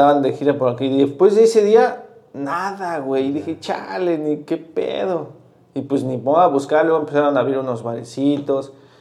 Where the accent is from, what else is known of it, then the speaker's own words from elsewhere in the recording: State of Mexico, Mexico; now in Cancún, Mexico; Yo, que soy del Estado de México. O sea, no hay una... No hay mucha gente que sea de aquí.